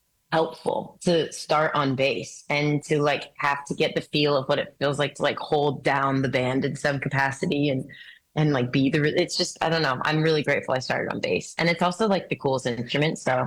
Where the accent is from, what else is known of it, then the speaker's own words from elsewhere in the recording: Maine, United States; Whatever my dad was playing, which I grew up in Maine, and you know, my dad loves classic rock